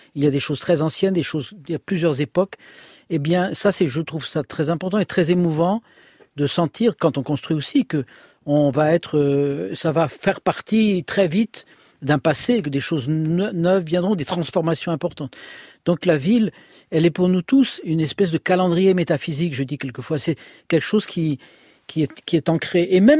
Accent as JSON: {"language": "French", "country": "France"}